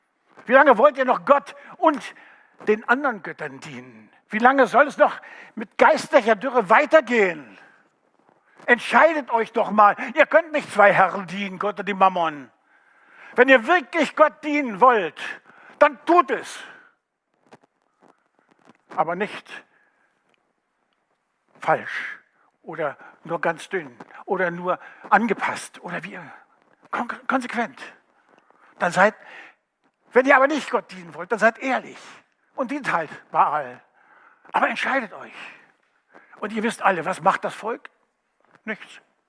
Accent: Berlin, Germany; now in Marktoberdorf, Germany; Wie ihr sicher merkt, bin ich kein Allgäuer. Ich kann nicht Allgäuer sprechen. Ich bin ein Berliner.

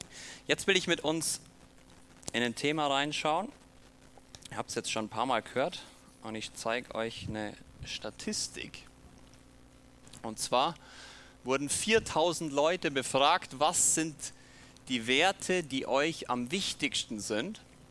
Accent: Bad Hindelang, Bavaria, Germany; now in Sonthofen, Germany; Genau, ich bin gebürtiger Hindelanger. Ich weiß nicht, ob jemand das Dorf Hindelang kennt. Noch ein bisschen mehr in Bergen drin

